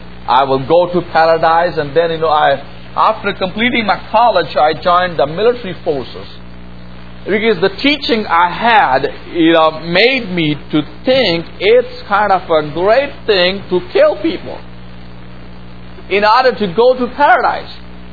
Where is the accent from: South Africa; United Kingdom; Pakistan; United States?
Pakistan; I'm from Pakistan, which is a Muslim country.